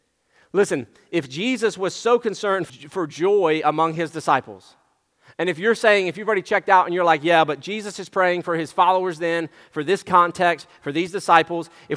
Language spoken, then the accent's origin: English; Kentucky, United States; So I'm from Kentucky.